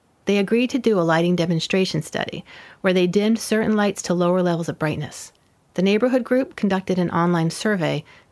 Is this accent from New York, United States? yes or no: yes; New York City, New York, United States; I grew up in New York City, and though I have been to some dark places, I've never seen the Milky Way.